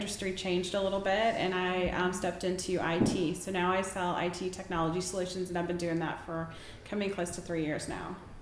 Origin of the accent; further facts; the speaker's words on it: Kokomo, Indiana, United States; born there; also born or lived in Montgomery, Alabama; I was born in Kokomo, Indiana. And my dad was military, so for the first 2 years I was out of Montgomery, Alabama, and then from three on I was raised here, so pretty much 5 miles down the road from, you know, where we live now.